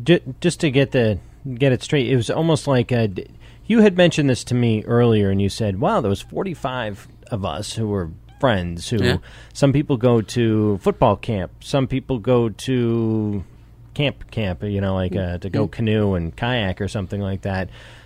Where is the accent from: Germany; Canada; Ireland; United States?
Ireland; I'm very Irish, yeah.